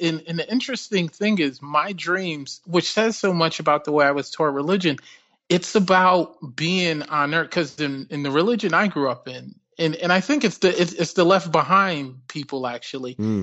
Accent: Providence, Rhode Island, United States; also born or lived in New York; I was born in New York, but I grew up in Rhode Island, Providence, Rhode Island. But yeah, so I grew up around West Indians

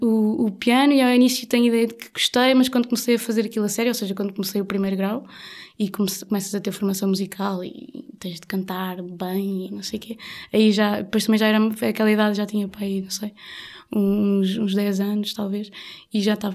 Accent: Caldas da Rainha, Leiria, Portugal; eu venho de uma, eu sou das Caldas da Rainha, que é uma cidade que tradicionalmente está bastante ligada

